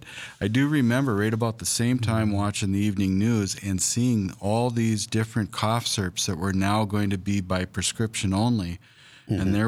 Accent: Williston, North Dakota, United States; I grew up in Williston, North Dakota. We moved around a little bit before settling there when I was about in second grade, and then stayed there until through graduation, and then I haven't been back much since.

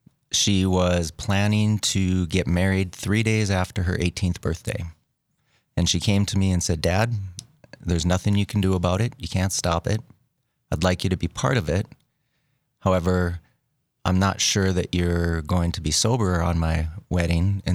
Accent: Bismarck, North Dakota, United States; And I've grown up here in Bismarck most of my life. Growing up in Bismarck, I attended Catholic schools.

